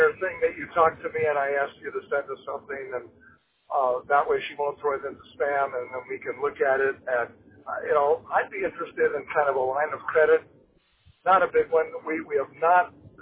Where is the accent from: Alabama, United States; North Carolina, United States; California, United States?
California, United States; born there; the reason that I was born in the Bay Area.